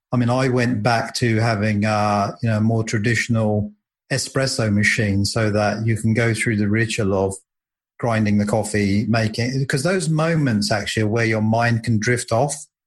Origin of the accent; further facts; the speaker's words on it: England, United Kingdom; I'm from England, and we have this kind of like almost like a cliche that when anything's going wrong, you put the kettle on and you have a cup of tea.